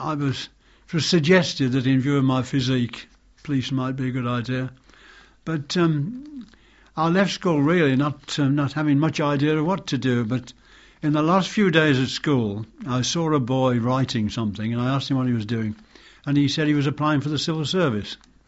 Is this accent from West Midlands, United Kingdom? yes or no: yes; Birmingham, West Midlands, United Kingdom; born there; I was born in Birmingham.